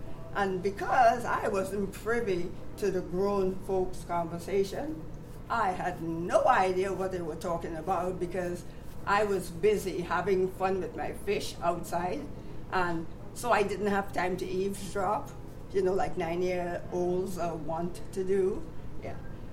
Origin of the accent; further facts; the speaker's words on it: Trinidad & Tobago; I grew up in the West Indies, in Trinidad, country of Trinidad and Tobago.